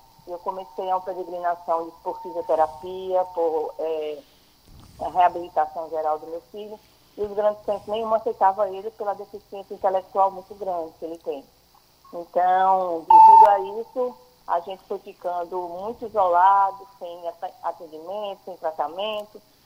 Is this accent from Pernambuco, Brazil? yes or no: yes; São Bento do Una, Pernambuco, Brazil; Eu sou do interior de Pernambuco, sou de São Bento